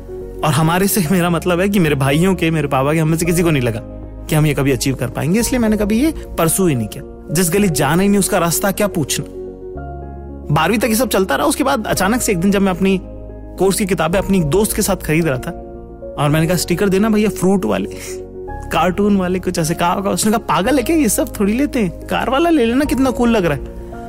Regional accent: Indore, Madhya Pradesh, India; born there; also born or lived in Delhi / Jaipur; now in Mumbai, India; परवरिश मेरी पैदाइश इंदौर की है, मध्य प्रदेश में एक शहर है, बड़ा खूबसूरत सा मुझे तो कम से कम लगता ही है क्योंकि मेरा शहर है। उसके बाद दिल्ली रहा कुछ साल, थोड़े दिन जयपुर रहा, अब बंबई में रहता हूं

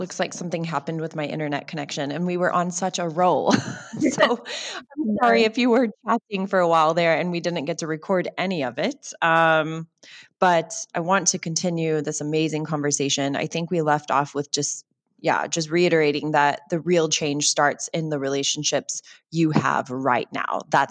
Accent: United States; if you look at America, my home country

